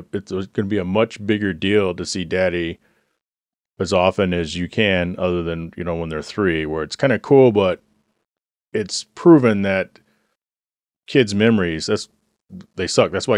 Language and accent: English; Texas, United States; But it's baked into me because I'm from Texas.